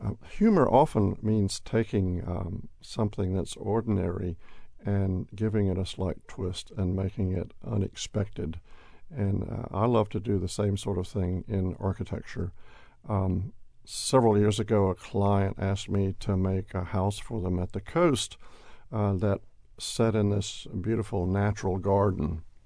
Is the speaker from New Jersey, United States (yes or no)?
no; Greensboro, North Carolina, United States; I grew up in Greensboro, and I went to college in Europe